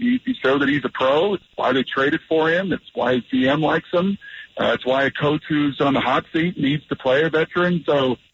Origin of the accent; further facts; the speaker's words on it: Seattle, Washington, United States; Back in my hometown of Seattle, like, it was unwatchable football